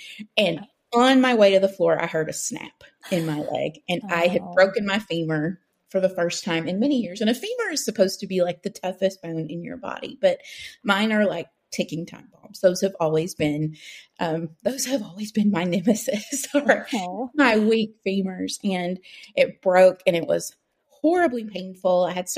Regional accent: Appalachia, United States; now in Chattanooga, United States; I live in Tennessee. I grew up in Appalachia. I live in Chattanooga now.

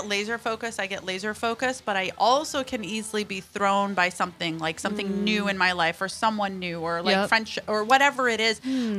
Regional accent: Alabama, United States; and I grew up in Alabama.

